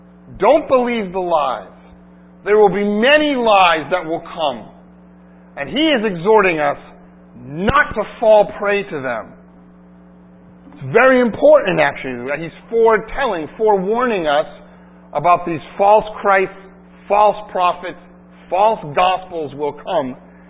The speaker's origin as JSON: {"language": "English", "country": "United States", "tie": "born or raised there", "said": "Particularly growing up in America, we really have a wonderful sense, significantly, not perfectly, of course, of justice."}